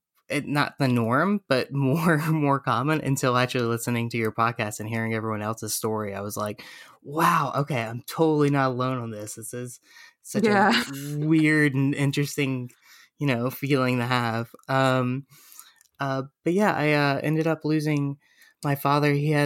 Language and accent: English; Florida, United States; I grew up in Florida, so like you get this like whole tourist fun atmosphere